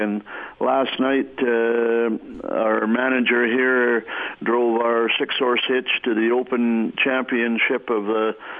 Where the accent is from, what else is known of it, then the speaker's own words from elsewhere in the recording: Fairlight, Saskatchewan, Canada; But my hometown's got about 30 people in it. It's called Fairlight, Saskatchewan